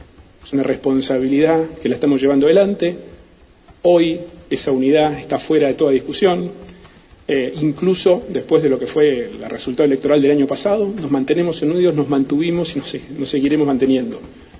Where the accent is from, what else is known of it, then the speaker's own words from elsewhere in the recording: Argentina; Tenemos que lograr, como argentinos, construir un destino compartido, una visión común.